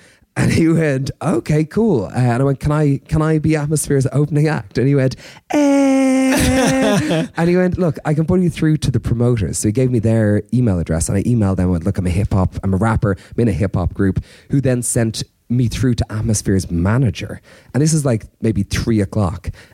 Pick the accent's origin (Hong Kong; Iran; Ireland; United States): Ireland; from Ireland.